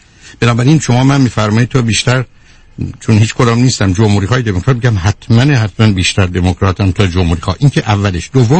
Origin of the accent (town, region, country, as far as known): Iran